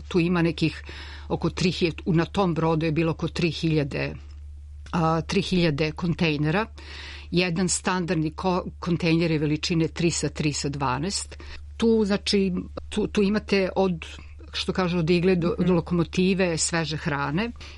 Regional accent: Belgrade, Serbia; now in London, United Kingdom; ja sam Beograđanka inače, živim u Londonu i došla sam u Beograd krajem novembra

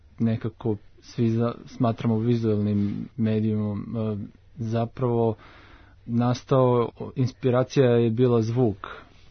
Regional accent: Veliko Gradište, Southern and Eastern Serbia, Serbia; jer sam odrastao u velikom gradištu pored Dunava i film je snimljen na prave lokacije, odnosno u mom rodnom gradu.

